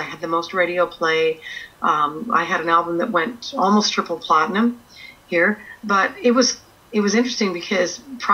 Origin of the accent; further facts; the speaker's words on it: Canada; we're concentrating on Canada first because this is my home country.